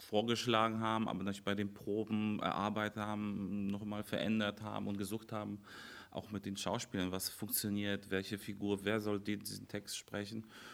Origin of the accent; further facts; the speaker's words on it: Poland; German is a second language; now in Germany; in meiner Heimat Polen